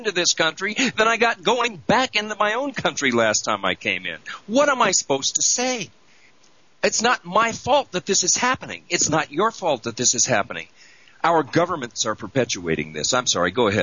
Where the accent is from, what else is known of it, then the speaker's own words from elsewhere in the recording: United States; I'm an American, for crying out loud. I'm an American.